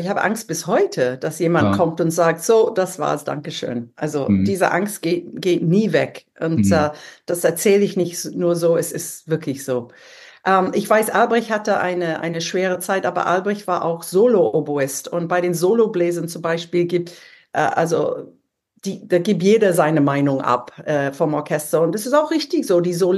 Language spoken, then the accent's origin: German; England, United Kingdom; German is a second language; Ich war Engländerin und ich wusste, dass da ein toller deutscher Mann da war